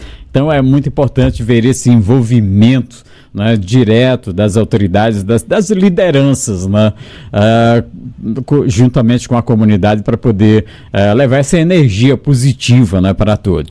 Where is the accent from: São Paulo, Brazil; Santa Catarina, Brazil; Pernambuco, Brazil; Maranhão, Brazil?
Maranhão, Brazil; Sucupira do Norte; Grande abraço à minha terra querida, Sucupira do Norte